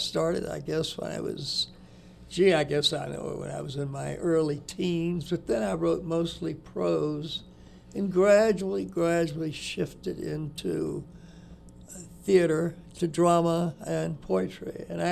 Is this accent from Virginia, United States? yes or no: yes; Virginia, United States; I'm a Southerner from the mountains of Virginia. I'm a hillbilly.